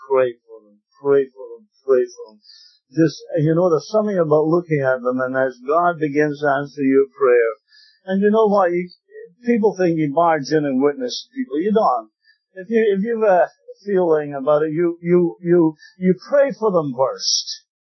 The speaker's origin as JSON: {"language": "English", "region": "Scotland", "country": "United Kingdom", "said": "I'm a Scotsman. I do everything on the cheap."}